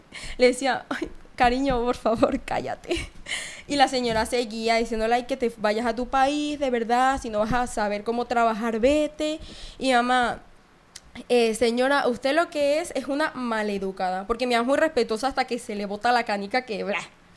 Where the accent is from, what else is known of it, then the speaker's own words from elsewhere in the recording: Venezuela; now in Spain; yo soy venezolana